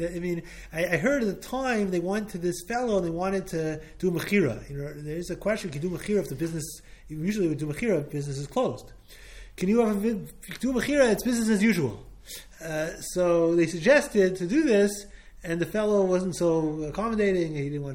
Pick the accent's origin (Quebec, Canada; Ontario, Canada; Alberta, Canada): Quebec, Canada; Montreal; when I was growing up, I grew up in Montreal